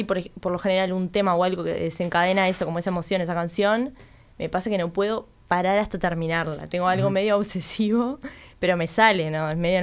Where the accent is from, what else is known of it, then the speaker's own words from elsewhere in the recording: Las Piedras, Canelones, Uruguay; No, yo soy de Las Piedras.